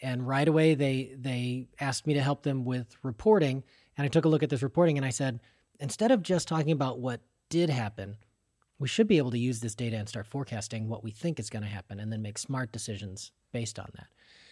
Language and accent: English; O'Fallon, Illinois, United States; I'm from the Illinois side of the St. Louis area. I grew up in O'Fallon, Illinois, but my family has a small farm a little further east